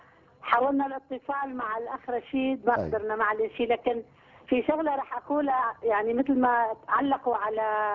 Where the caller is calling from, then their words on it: Sweden; أنا من السويد مش من السودان